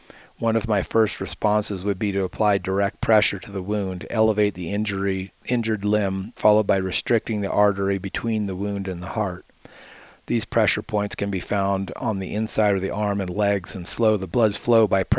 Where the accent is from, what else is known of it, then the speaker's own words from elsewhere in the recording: Illinois, United States; For instance, my home state of Illinois has a magnetic declination of 3 degrees east